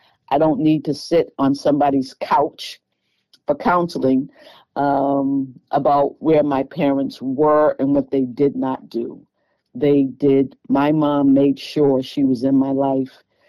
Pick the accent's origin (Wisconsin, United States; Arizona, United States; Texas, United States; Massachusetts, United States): Massachusetts, United States; Boston; I lived in Dorchester when I grew up in Boston, and Boston was always known for being racist.